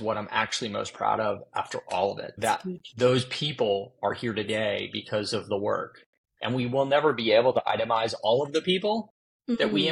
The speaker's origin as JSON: {"language": "English", "region": "Virginia", "country": "United States", "tie": "born or raised there", "said": "We have now moved the vast majority of hospitals in Virginia, my home state."}